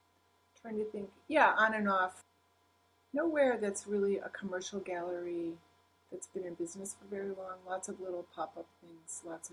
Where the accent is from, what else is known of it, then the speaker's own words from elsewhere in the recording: Buffalo, New York, United States; Buffalo, upstate.